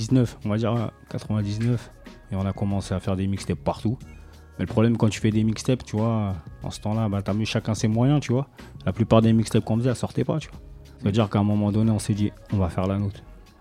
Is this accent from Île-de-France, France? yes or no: yes; Sarcelles, Île-de-France, France; Et moi, j'ai grandi à Sarcelles, j'ai grandi dans un quartier.